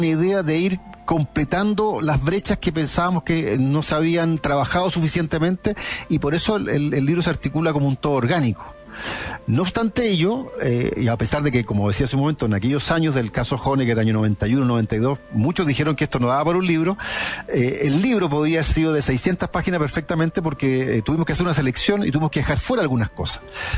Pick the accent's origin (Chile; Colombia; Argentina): Chile; Concepción, Biobío; nosotros somos de Concepción